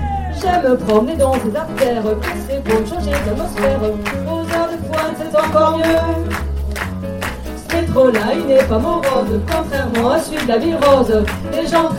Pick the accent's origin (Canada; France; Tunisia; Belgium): France; Toulouse, Occitanie; Je suis une Toulousaine